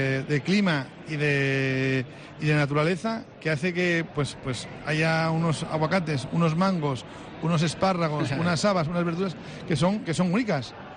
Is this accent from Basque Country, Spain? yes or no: no; Asturias, Spain; como soy asturiano, pues entonces puedo decirlo abiertamente